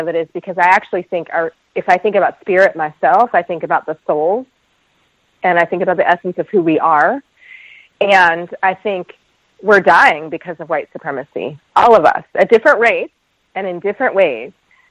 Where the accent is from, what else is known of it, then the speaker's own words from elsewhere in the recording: Virginia, United States; also born or lived in North Carolina; the South where I'm from, right? I'm from Virginia. I'm from North Carolina.